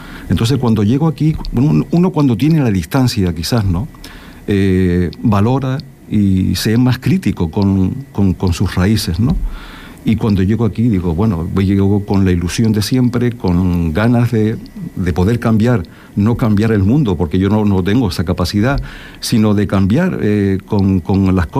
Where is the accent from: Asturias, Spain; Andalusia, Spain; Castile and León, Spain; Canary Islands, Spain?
Canary Islands, Spain; nosotros como canarios, nosotros como hispanos, nosotros como latinos